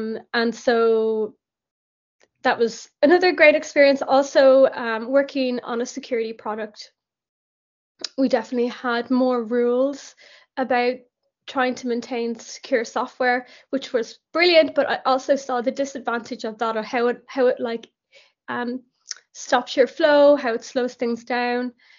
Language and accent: English; Dublin, Leinster, Ireland; Yes, I'm from Ireland. I'm from Dublin